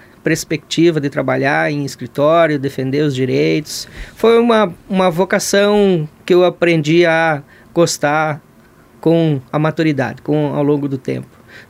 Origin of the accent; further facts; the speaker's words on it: Paraná, Brazil; Um bom paranaense criado como gaúcho